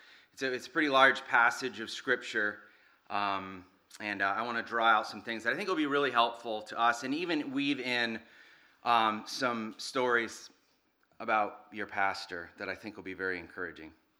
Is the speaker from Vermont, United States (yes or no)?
yes; Vermont, United States; I grew up in Vermont. I've served as a pastor in Vermont for 20 years.